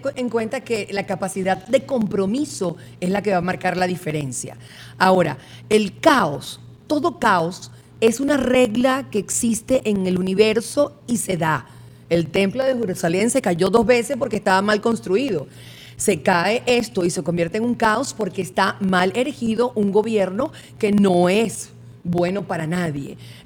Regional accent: Venezuela; O sea, nosotros como venezolanos, todos nuestros gobiernos han estado tiznados de traición.

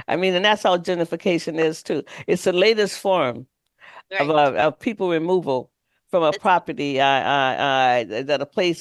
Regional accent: Florida, United States; Growing up in Florida, I knew what the sun feels like, and I know what it feels like to wake up with the sun.

